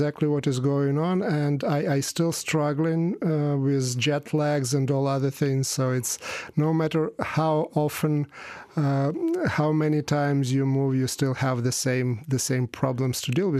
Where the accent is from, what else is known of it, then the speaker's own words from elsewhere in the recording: Nizhny Novgorod, Nizhny Novgorod Oblast, Russia; born there; English is a second language; I am of Ukrainian origin, and the way how it happened that I was born in Russia